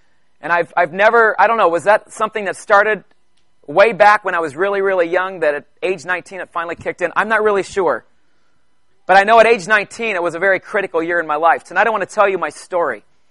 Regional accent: Canada; I'm a Canadian, so hockey is a big deal for Canadians.

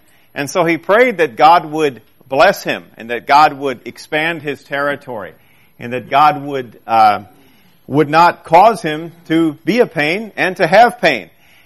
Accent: Ohio, United States; Yeah, we're from Holmes County. We live right there in Berlin, the capital of Holmes County. And so that's where we're from.

